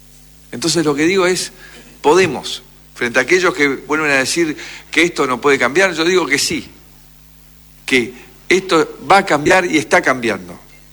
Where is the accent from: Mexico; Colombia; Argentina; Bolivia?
Argentina; la forma que tenemos los argentinos de vincularnos